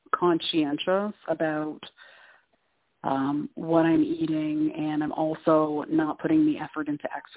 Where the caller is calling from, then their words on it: Canada; from Canada.